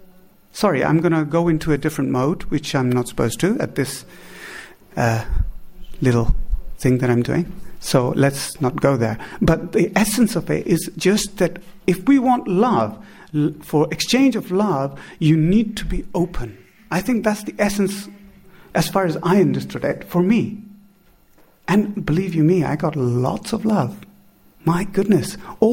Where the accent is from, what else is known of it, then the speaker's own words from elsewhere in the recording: India; also born or lived in London, United Kingdom; because I was born in London. I went to India at the age of 6 months. Then I went to London at the age of 6 years. Then my father died. Then I went back to India. And then I eventually, at 16, I went back to England